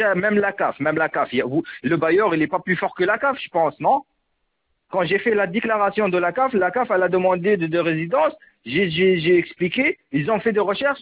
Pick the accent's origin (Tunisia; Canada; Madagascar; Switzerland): Tunisia; moved away as an adult; now in France; moi je suis Tunisien, d'origine tunisienne, j'étais en Tunisie 24 ans.